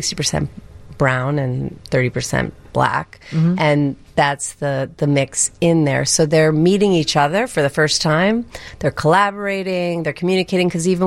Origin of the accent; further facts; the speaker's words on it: New York City, New York, United States; now in Chicago, United States; I came from New York City in the early 90s, moved here, and it was very obvious, and still is, how segregated our city is.